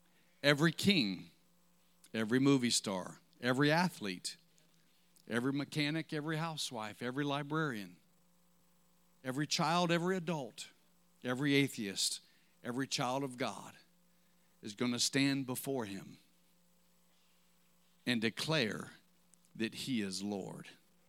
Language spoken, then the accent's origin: English; Ohio, United States; When I was a kid, we used to have, I'm from Ohio, so it was Pop.